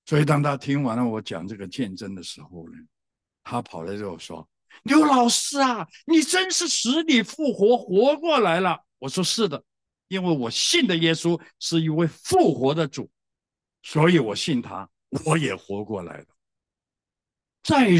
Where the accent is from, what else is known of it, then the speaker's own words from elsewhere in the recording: Hong Kong; 我从小在香港长大